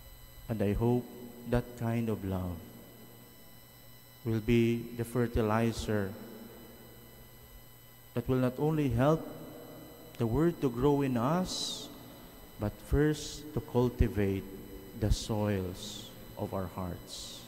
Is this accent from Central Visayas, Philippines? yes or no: no; Caraga, Philippines; I am from Dinagat Islands, and my father was a farmer, and we used to farm rice.